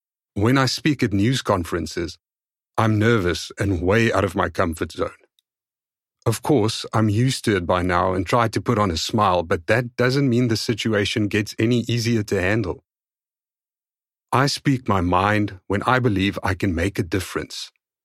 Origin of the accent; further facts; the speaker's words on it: Despatch, Eastern Cape, South Africa; Dispatch, where I grew up in the Eastern Cape, is a small working-class town, home to 40,000 people, about 30 kilometers from Port Elizabeth, PE, now Kaberga. I was born on 5 November 1972 in the provincial hospital of the neighboring town of Uitenhage